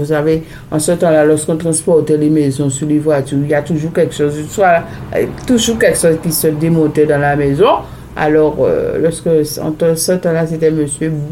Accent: Pointe-à-Pitre, Guadeloupe; born there; Moi, je suis née à Pointe-à-Pitre. Ma mère était du Lamantin, mais comme ma mère ne pouvait pas m'élever et tout ça, elle a donné à ma marraine moi

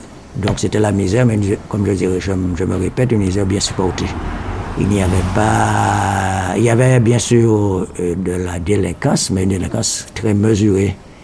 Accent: Pointe-à-Pitre, Guadeloupe, France; moved away as an adult; also born or lived in Grand-Fonds-Sainte-Anne; Et donc j'ai été élevé à Pointe-à-Pitre par ma mère jusqu'à l'âge de 20 ans, où j'ai eu la chance de réussir le baccalauréat et je suis parti.

